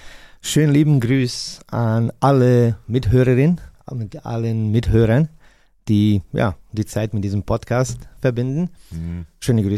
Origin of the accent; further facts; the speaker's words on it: Sarajevo, Federation of Bosnia and Herzegovina, Bosnia & Herzegovina; der eine Legende in Sarajevo ist, in einer Stadt, wo ich herkomme eigentlich.